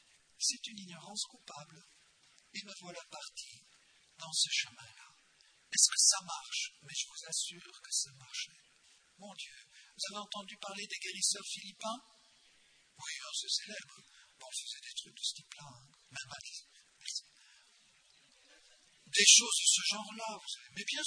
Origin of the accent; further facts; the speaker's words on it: India; ça marchait tellement bien, précisément parce que je venais des Indes.